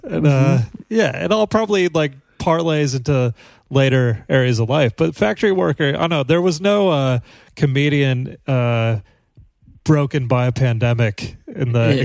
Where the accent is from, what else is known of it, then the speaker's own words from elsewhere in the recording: Kansas, United States; So there's a nostalgia group for the Johnson County where I grew up in Kansas.